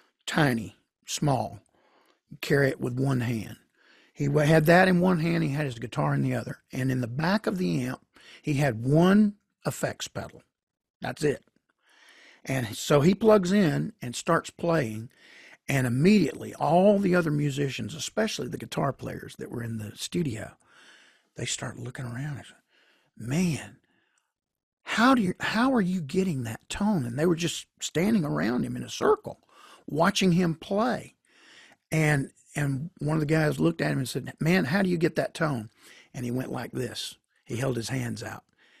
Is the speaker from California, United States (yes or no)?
no; Georgia, United States; when I was growing up, I grew up in church in Georgia, and my grandfather was actually a Pentecostal pastor.